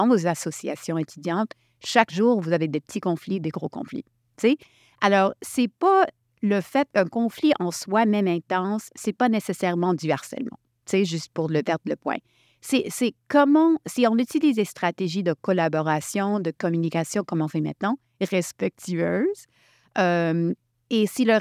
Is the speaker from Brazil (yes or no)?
no; Montreal, Quebec, Canada; born there; Et même si je suis née à Montréal, troisième génération